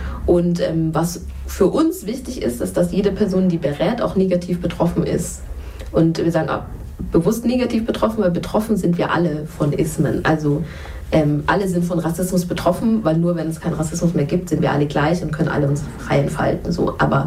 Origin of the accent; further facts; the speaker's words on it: Germany; Wenn ich zum Impfen aber gehe und die erste Frage ist, woher kommst du? Und ich sage Deutschland, also woher kommst du? Und ich sage nochmal Deutschland